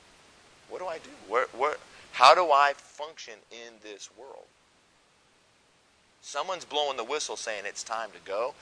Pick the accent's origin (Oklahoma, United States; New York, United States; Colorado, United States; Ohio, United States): Colorado, United States; I grew up in Colorado, but then I pastored for 15 years in the South.